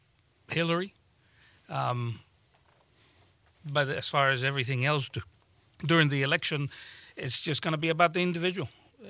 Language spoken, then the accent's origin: English; El Salvador; I'm originally from El Salvador.